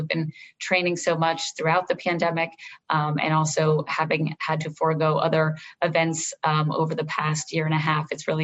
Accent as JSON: {"language": "English", "region": "New York", "country": "United States", "said": "it's really as a New Yorker to be able to see and celebrate and have this event that really brings together so much of what's great about New York"}